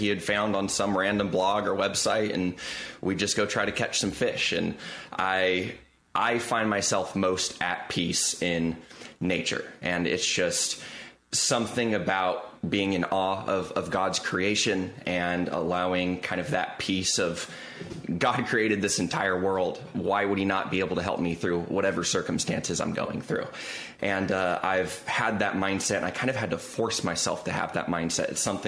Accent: California, United States; Yeah, I mean, growing up in SoCal, I loved fishing, I loved surfing, I loved hiking.

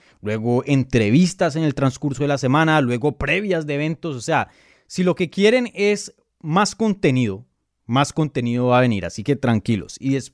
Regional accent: Colombia; Yo soy colombiano, mi primer idioma es el español.

